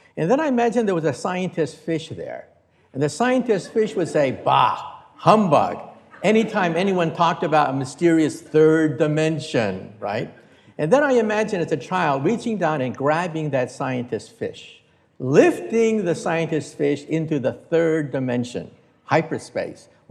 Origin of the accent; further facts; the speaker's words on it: California, United States; When I was a child, growing up outside San Francisco, I used to go to the Japanese tea garden.